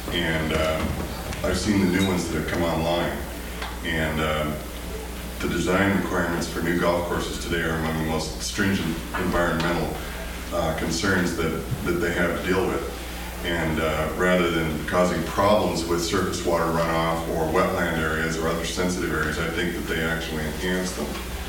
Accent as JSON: {"language": "English", "town": "Bellevue", "region": "Washington", "country": "United States", "said": "from Bellevue, Washington"}